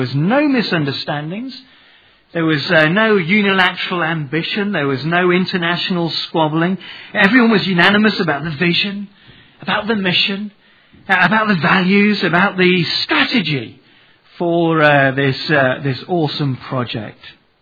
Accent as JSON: {"language": "English", "region": "Western", "country": "Kenya", "tie": "born or raised there", "also_born_or_lived": "Nairobi", "said": "I was born and brought up and lived in the sticks of Western Kenya. I hadn't really seen lights, you know."}